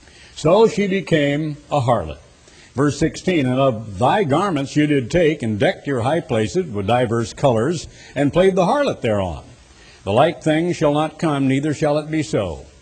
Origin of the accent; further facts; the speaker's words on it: United States; I am an American. I'm a Christian first, a new creature in Christ first, and God's son and God's child first, but I'm also an American.